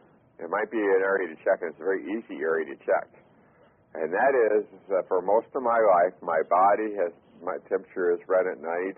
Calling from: Melbourne Village, Florida, United States; I'm calling from Melbourne Village, Florida.

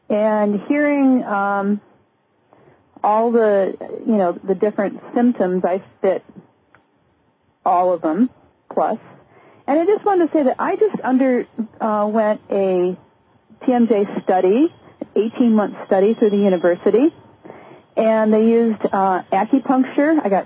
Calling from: Tucson, Arizona, United States; Tucson, Arizona.

